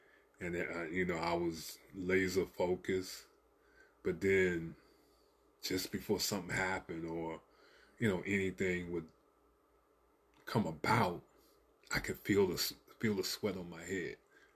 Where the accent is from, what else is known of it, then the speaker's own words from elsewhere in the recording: Savannah, Georgia, United States; a homeboy, you know, reached out to me, someone I grew up back, who I grew up with back in Savannah.